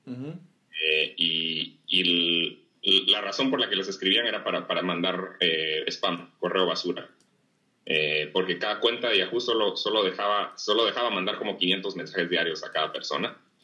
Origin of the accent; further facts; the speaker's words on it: Guatemala; moved away as an adult; now in Pittsburgh, United States; yo nací y crecí en Guatemala